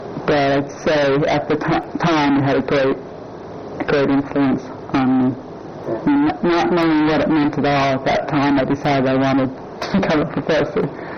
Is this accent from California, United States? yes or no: yes; Granada Hills, California, United States; also born or lived in Alhambra; No, I grew up in Alhambra, California, until I was about 10, and then my family moved to the San Fernando Valley, and that's where I finished school.